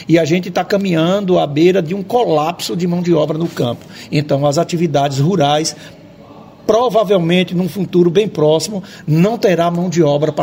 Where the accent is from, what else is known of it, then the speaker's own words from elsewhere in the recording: São Domingos, Bahia, Brazil; Eu saí do campo, eu sou do Sisal, eu sou de São Domingos, fui um resgatado do campo do Sisal, fui estudar, estudei e voltei.